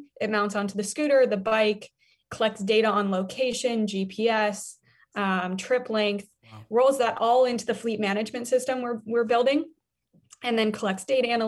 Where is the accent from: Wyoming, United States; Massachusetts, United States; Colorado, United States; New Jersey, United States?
Colorado, United States; Denver; I grew up in Denver, Colorado, so I was always on a bike.